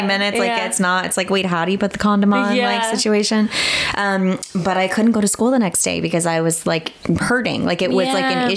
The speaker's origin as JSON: {"language": "English", "town": "Queens", "region": "New York", "country": "United States", "tie": "born or raised there", "said": "I grew up in Queens."}